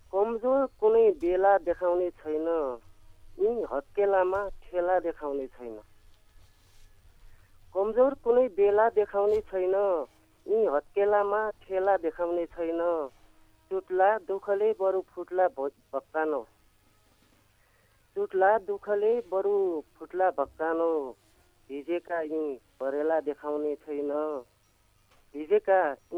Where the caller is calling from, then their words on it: Bajhang, Sudurpashchim Province, Nepal; हजुर म बजाङदेखि हजुर